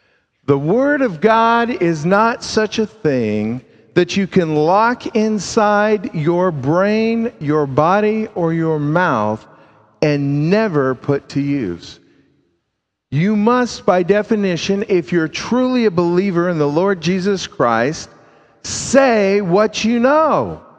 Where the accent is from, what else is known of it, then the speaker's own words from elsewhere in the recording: Southwest, United States; I'm from the Southwest. I'm thinking chili.